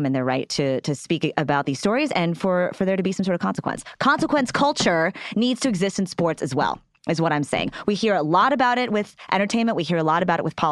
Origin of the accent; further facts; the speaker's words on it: Texas, United States; I'm from Texas. I like football.